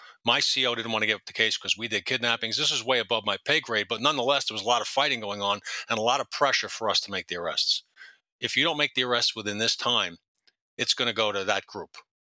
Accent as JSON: {"language": "English", "town": "Queens", "region": "New York", "country": "United States", "said": "I can't even speak English. I'm from Queens. It's the second language."}